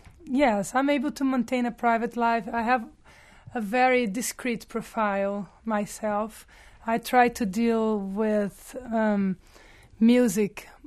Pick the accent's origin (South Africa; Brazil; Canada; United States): Brazil; Rio de Janeiro; English is a second language; Yeah, in Rio, I'm from Rio, I'm Carioca, and we used to spell the T as Ch.